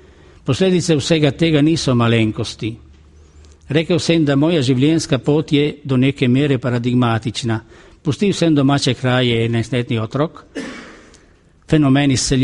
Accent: Friuli-Venezia Giulia, Italy; first language Italian; Slovenian is a second language; moj navadni jezik je le italijanščina, poleg slovenskega narečnega, rečanskega nareča. Ko Slovenec sem si dobil malo zavednosti pri 30 letih starosti

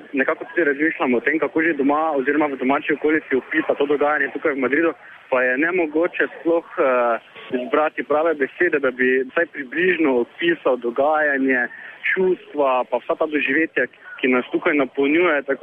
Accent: Rogatec, Savinja, Slovenia; prihajam iz Župnije Rogatec

